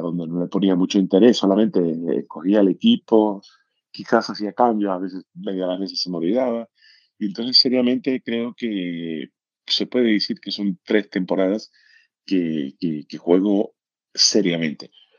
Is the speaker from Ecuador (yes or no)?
no; Gibraltar; now in Bahamas; Yo vivo en Las Bahamas, que llevo allí unos 4 años y medio así, pero soy originalmente de Gibraltar.